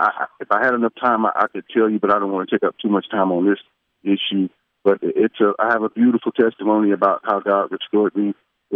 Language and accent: English; Houston, Texas, United States; I'm 54 years old. I grew up in Houston, Texas. I'm a son of a minister.